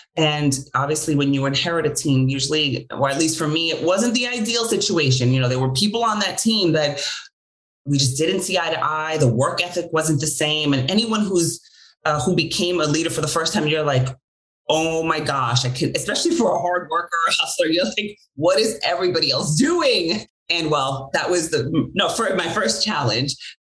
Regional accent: New York City, New York, United States; So I grew up in New York, born and raised. I've never lived anywhere else.

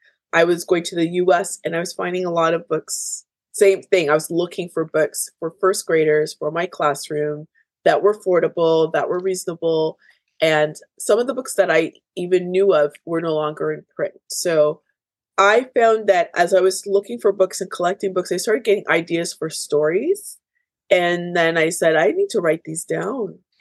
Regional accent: Canada; born there; as my parents immigrated from Jamaica. And I was born here in Canada. I have a love of Jamaican culture, Black history.

